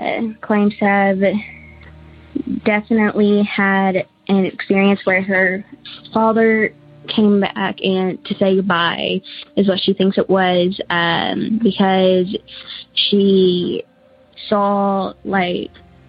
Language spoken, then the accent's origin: English; Searcy, Arkansas, United States; I'm from the Searcy area of Arkansas.